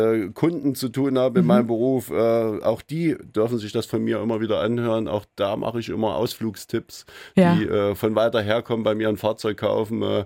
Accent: Erfurt, Thuringia, Germany; weil das ist meine Heimat, ich komme hier nicht weg, ich liebe diese Stadt

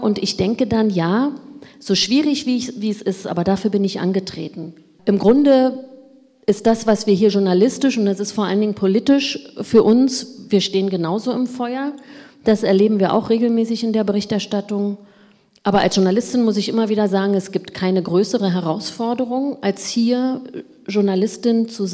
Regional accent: Thuringia, Germany; ich kann auch nur aus Thüringen berichten, wenn ich selbst hier lebe und hier unterwegs bin.

